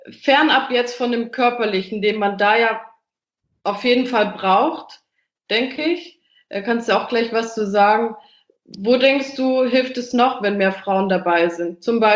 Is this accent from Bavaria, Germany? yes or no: no; Stuttgart, Baden-Württemberg, Germany; Also in Stuttgart, wo ich herkomme